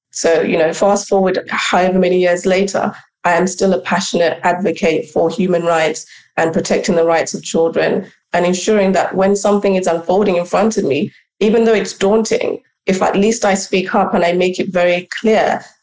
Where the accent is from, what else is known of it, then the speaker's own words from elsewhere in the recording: Uganda; So I am originally from Uganda, as I mentioned, and I grew up here. But when I was around 10, 11 years old, my parents decided to take me back to Uganda.